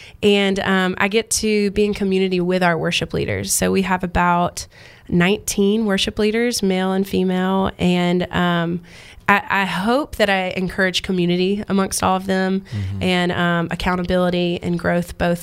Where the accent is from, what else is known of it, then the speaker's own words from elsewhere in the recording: Mississippi, United States; I'm originally from Mississippi, small town girl. My grandparents had a farm in South Mississippi. I was raised hunting and fishing on the land.